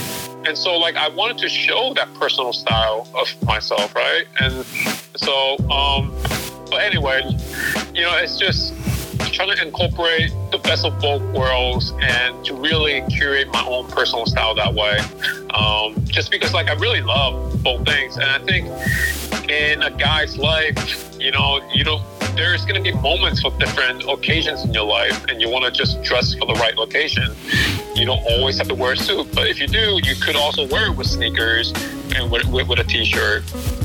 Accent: New York City, New York, United States; street style is what I grew up with in New York City.

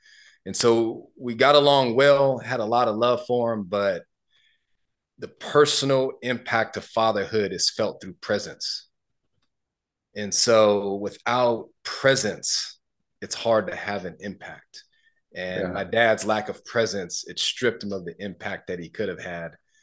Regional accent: Los Angeles, California, United States; It was an interesting dynamic growing up in Los Angeles. I ended up in the foster system.

